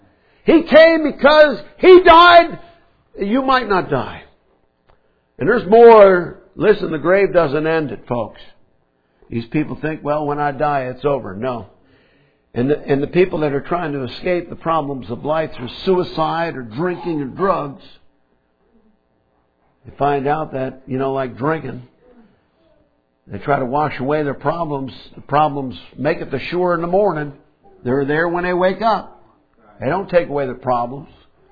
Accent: New York, United States; I'm from New York. Have you ever heard of a New York minute?

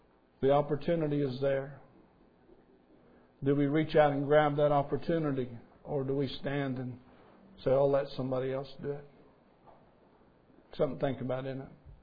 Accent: Illinois, United States; I'm from Illinois, it's supper to me.

